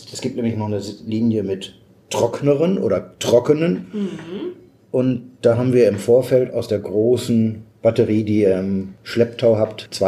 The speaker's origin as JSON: {"language": "German", "region": "Lower Saxony", "country": "Germany", "said": "Das kann ich als Ostfriese nicht bestätigen."}